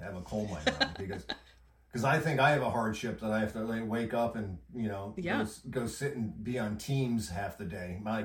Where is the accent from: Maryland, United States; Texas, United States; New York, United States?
New York, United States; Niagara Falls; I grew up in Niagara Falls, New York, so we had Love Canal where the whole toxic waste thing happened.